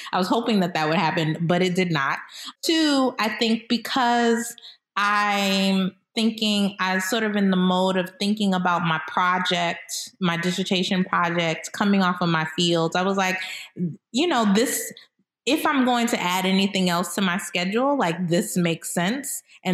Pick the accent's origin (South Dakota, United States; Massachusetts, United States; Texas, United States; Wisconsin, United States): Massachusetts, United States; Boston; I hail from the awesome city of Boston, but I'm West Indian bred and raised.